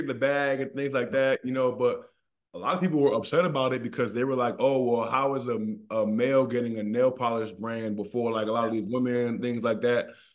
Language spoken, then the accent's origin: English; Maryland, United States; I'm a Maryland guy through and through, born and raised in Maryland.